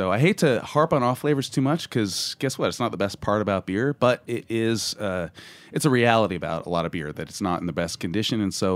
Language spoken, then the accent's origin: English; San Francisco, California, United States; I'm coming out from San Francisco.